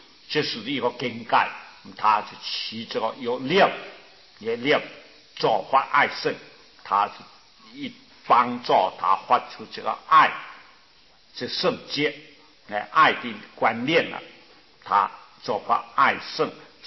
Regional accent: China; 我们中国人啊，是讲这东西啊

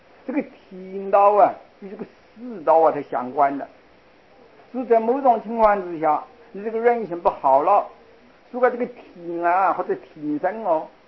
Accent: China; 我们中国人说过，说个应许嚣张

